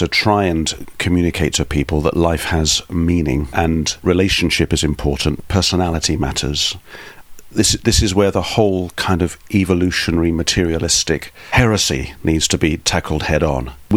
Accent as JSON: {"language": "English", "town": "March", "region": "East of England", "country": "United Kingdom", "lives_now": "Camberwell, United Kingdom", "said": "So originally I come from a town called March, which is in Cambridgeshire, in the Fens. The flattest and driest part of the UK is where I'm from."}